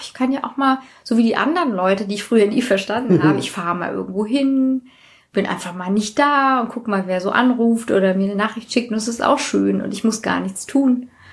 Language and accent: German; Hanau, Hesse, Germany; ich komme auch aus Hanau und ich kenne das überhaupt nicht.